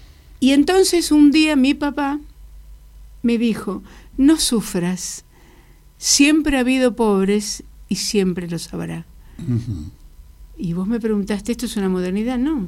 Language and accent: Spanish; Chacabuco, Buenos Aires Province, Argentina; born there; Yo nací en Chacabuco